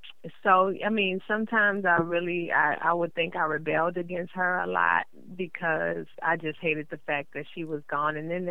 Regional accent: New Orleans, Louisiana, United States; also born or lived in New York; I was born in New York and raised in New Orleans.

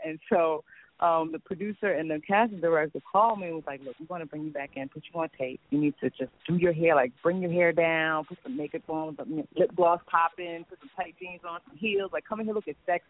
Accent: Orange, New Jersey, United States; and, you know, I'm from Orange, New Jersey. So I just lost it

